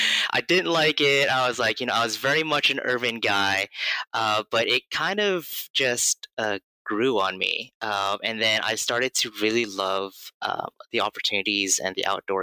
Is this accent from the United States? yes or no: yes; Los Angeles, California, United States; also born or lived in Oregon; now in San Francisco Bay Area, United States; Been living in pretty much the West Coast for my entire life. First born and raised in Los Angeles. And then in 2011, I moved out to Oregon And then about 2019, I moved back to California to the San Francisco Bay Area